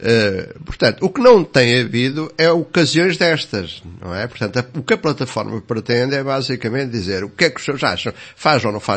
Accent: Coimbra, Portugal; moved away as an adult; now in Aveiro, Portugal; eu vim de Coimbra para Aveiro nos anos, no início da universidade, portanto, decidi vir para aqui em 1973, ainda antes do 25 de Abril, mas só me instalei cá depois de me doutorar em 1976.

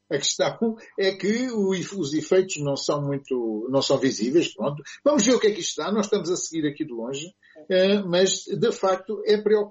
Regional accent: Santarém, Portugal; born there; eu pertenço, nasci no Val do Tejo, que é uma nova província portuguesa.

